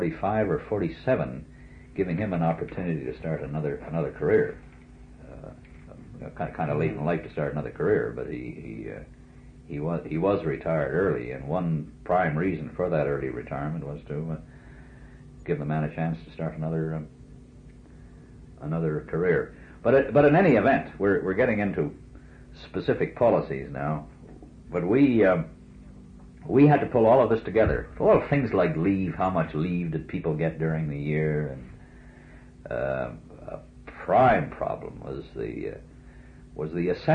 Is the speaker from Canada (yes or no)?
yes; Canada; I was not, as a Canadian airman, I was not confused with my RAF counterpart, who was air attaché over in the British Embassy, nor indeed with the New Zealanders or the Australians.